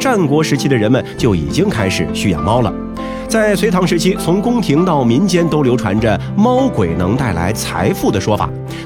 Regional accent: China; 这个时候的猫呢还没有被我们中国人完全驯化

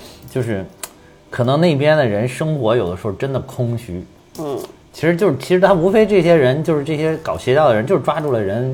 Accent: China

